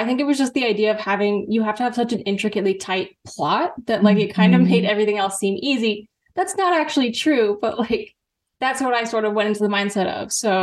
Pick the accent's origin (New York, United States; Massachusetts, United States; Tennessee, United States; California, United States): California, United States; Los Angeles; I'm from Los Angeles, have a background, sort of went to film school